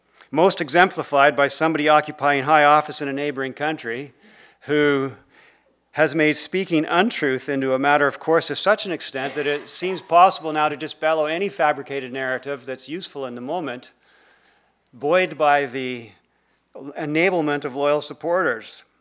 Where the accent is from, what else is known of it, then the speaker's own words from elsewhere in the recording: Ontario, Canada; moved away as an adult; Because when I was 18, I came out west from Ontario to study at CMBC, Canadian Mennonite Bible College, and I signed up for a philosophy course with Professor Harry Huebner. I have no idea why a farm boy like me signed up for philosophy.